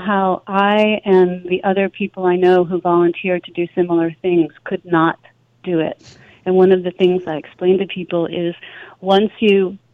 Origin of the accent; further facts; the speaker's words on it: Philadelphia, Pennsylvania, United States; And I'm from Philadelphia.